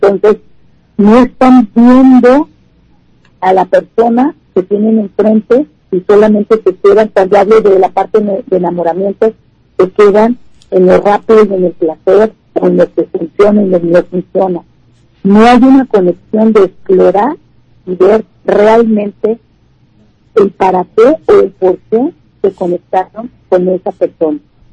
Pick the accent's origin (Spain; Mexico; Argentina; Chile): Mexico; Autlán, Jalisco; born there; now in Guadalajara, Mexico; porque yo nací en Autlán, ahora vivo en Guadalajara